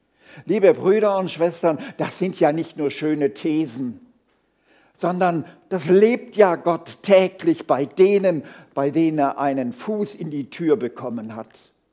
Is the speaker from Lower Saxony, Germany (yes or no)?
no; North Rhine-Westphalia, Germany; Ihr merkt schon, ich bin nicht in Mittelfranken zu Hause. Meine Sprache verrät mich, sondern ich komme aus dem Ruhrgebiet.